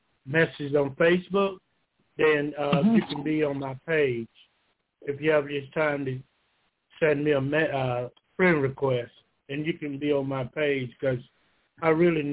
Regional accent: Thomasville, Georgia, United States; I just want to know … I'm from Thomasville, Georgia.

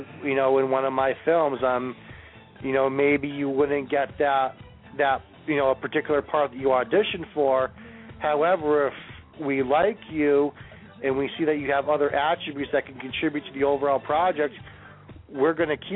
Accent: New England, United States; As I told you before, I'm from New England, so we like versatile people.

